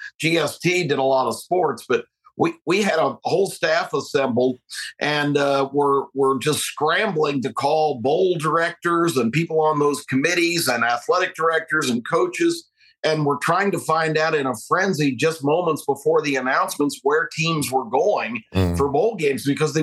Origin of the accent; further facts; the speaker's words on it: the South, United States; And it's funny, growing up in the South, people say to me, well, how come you don't have a Southern accent?